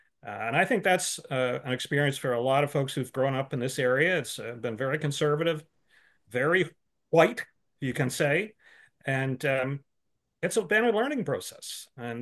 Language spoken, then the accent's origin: English; Canada; this is the definition of being Canadian, is that we have this diversity and we have benefit from it.